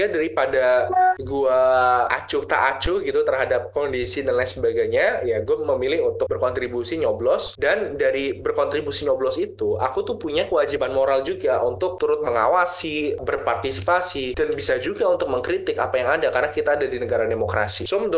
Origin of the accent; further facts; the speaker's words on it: Tegal, Central Java, Indonesia; kampung saya di Tegal.